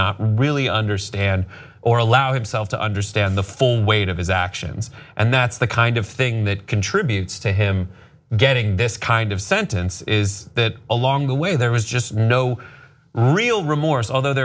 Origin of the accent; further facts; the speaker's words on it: Simi Valley, California, United States; Yeah, that's where I grew up from seventh grade on.